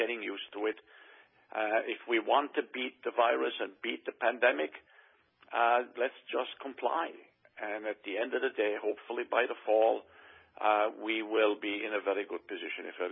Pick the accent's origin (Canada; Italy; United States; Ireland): Ireland; Knockaderry, County Limerick; And I grew up walking distance from that village in a farming area, very picturesque, very beautiful. We did not have a farm. We were, one of the poorest families in the community. And I grew up in a thatched house with, the mud walls